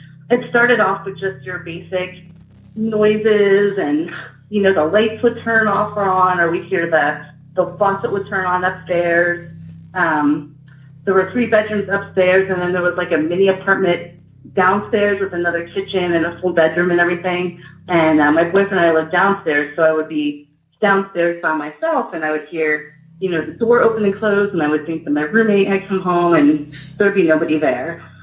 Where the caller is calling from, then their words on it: Eureka Springs, Arkansas, United States; I'm calling from Eureka Springs, Arkansas.